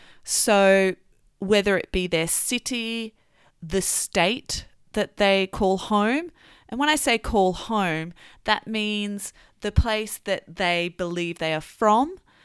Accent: Brisbane, Queensland, Australia; also born or lived in Melbourne; And I grew up in Brisbane, and the state that Brisbane is in is Queensland.

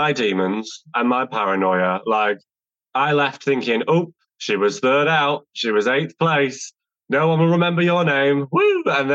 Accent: Manchester, North West England, United Kingdom; I'm Mancunian, I'm Northern, I'm rough. I'm from very powerful stock.

